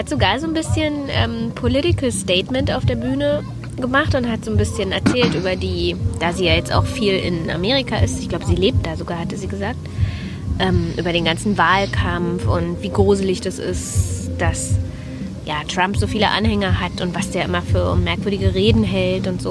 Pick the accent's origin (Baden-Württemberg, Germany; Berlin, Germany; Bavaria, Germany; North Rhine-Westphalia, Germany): Berlin, Germany; wir kommen aus Berlin.